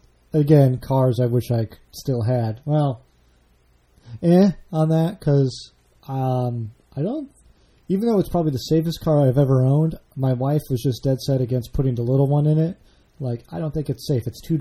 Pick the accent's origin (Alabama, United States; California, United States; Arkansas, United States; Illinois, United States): Illinois, United States; where I grew up was outside of Chicago and there's no hills.